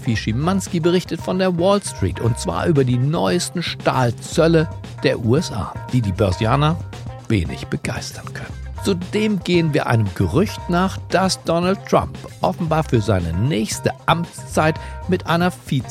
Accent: Berlin, Germany

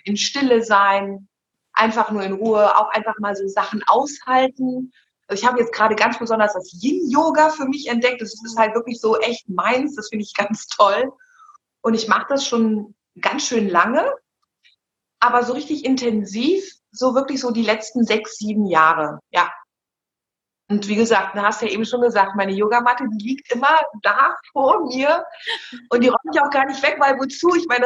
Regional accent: Bonn, North Rhine-Westphalia, Germany; ich komme aus Bonn

